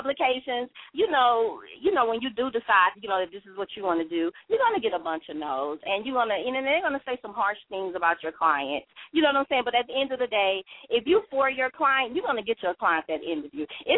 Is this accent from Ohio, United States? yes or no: no; Houston, Texas, United States; I'm not from New York. You know, I'm from the HOU. I'm from Houston, Texas all day, you know.